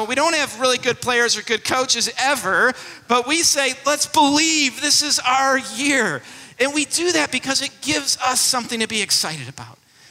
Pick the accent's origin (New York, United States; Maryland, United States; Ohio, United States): New York, United States; Buffalo; Because I'm from Buffalo.